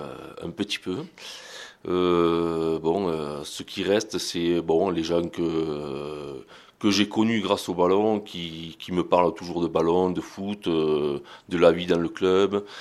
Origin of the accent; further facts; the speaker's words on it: Marvejols, Occitanie, France; moved away as an adult; je suis né à Marvejols. J'ai fait toutes mes classes sur Marvejols jusqu'à l'âge de 20 ans.